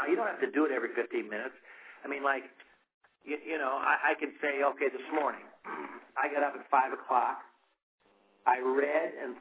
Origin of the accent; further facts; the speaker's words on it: St. Joseph, Illinois, United States; St. Joseph, Illinois, which is basically Champaign, Illinois, right in the middle of the state. So we're 2 hours from Chicago, an hour and 15 minutes from Indy, two and a half hours from St. Louis.